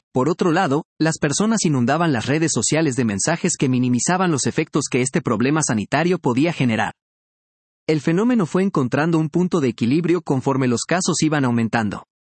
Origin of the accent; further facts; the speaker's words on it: Peru; Y aquí es cuando pienso en mi país. Una solución de cajón peruano. El Perú ha seguido la misma dinámica